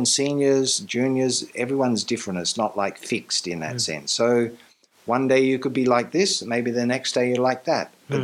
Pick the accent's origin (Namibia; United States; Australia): Australia; born there; I'm born in Australia, but I'm from the same place as all souls.